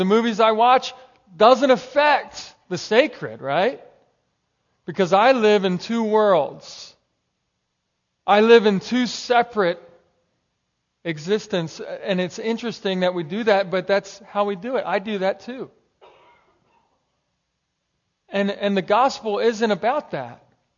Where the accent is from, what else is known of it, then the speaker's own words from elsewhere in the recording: Northeast, United States; And growing up in the Northeast, that's not always the case.